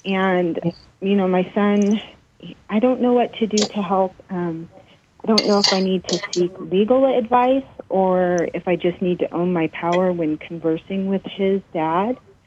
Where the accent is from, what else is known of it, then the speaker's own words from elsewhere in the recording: California, United States; Hi, I'm from California.